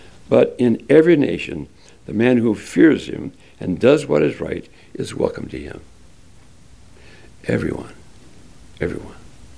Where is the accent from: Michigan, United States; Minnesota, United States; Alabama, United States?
Minnesota, United States; Hinckley; But I'm thankful I grew up in Hinckley. Just a little old hick town. Nobody with a lot of money.